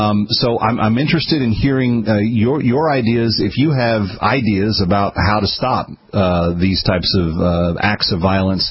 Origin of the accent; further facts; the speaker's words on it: Texas, United States; Texas is my home state, and I really care about the folks that are there